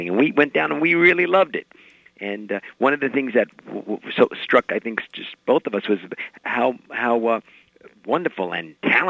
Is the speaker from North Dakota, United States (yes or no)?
no; New York, United States; Back in 1969, John and I we grew up on Long Island.